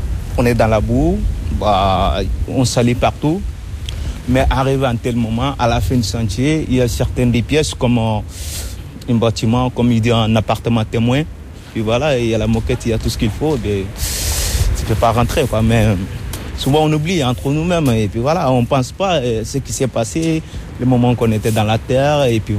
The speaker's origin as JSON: {"language": "French", "region": "Ségou", "country": "Mali", "tie": "born there", "moved": "as an adult", "said": "Bah, je suis né au Mali. Ouais. Je suis né au Mali. Il y a une raison qui s'appelle là-bas, raison de Ségou."}